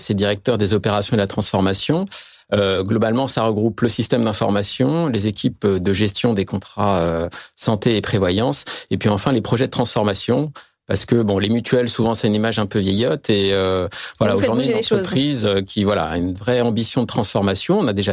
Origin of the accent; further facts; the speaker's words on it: France; en particulier quand on est français